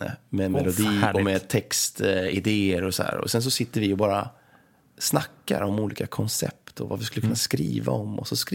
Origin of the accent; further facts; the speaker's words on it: Sweden; jag har mina begränsningar som svensk.